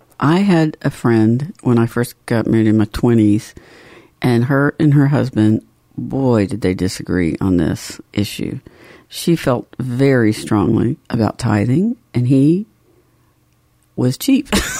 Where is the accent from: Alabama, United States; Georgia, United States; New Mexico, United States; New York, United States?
Georgia, United States; Yeah, you know, when I was growing up, and we're from the South, I'm from Georgia, and, you know, we have all these sayings